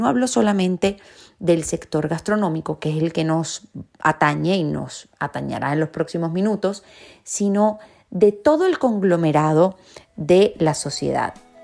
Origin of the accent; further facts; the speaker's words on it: Venezuela; now in Madrid, Spain; Es un grandísimo placer saludarlos desde Madrid, donde vivo, aunque notarán por mi acento que muy española no soy. De hecho, no soy para nada española, soy venezolana.